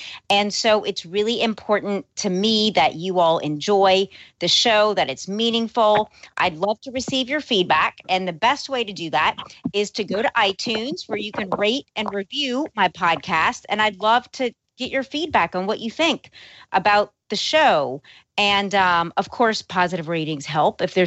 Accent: New Orleans, Louisiana, United States; I was born and raised in New Orleans. 6 years ago, I went out to Los Angeles to expand my life, my consciousness, and I've been dividing my time for 6 years between both cities.

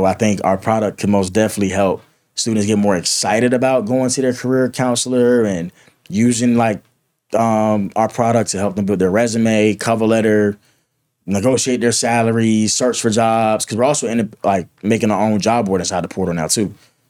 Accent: Atlanta, Georgia, United States; But I'm from Atlanta, so I'm not really thinking like, oh, let's go to Oklahoma.

